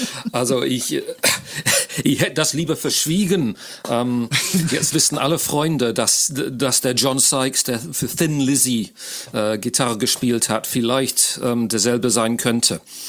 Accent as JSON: {"language": "German", "region": "England", "country": "United Kingdom", "second_language": "German", "moved": "yes", "lives_now": "Cologne, Germany", "said": "Ich bin Brite-Engländer, wie man sicher schon hört, wohne aber schon lange in Deutschland und zwar in Köln. Also ich habe auch die deutsche Staatsbürgerschaft erworben, habe die doppelte Staatsbürgerschaft jetzt."}